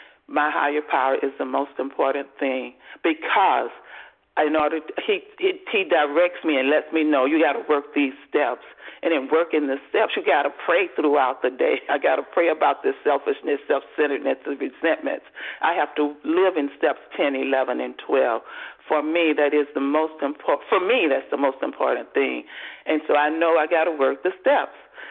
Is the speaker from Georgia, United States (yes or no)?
yes; Atlanta, Georgia, United States; I'm from Metro Atlanta, Georgia.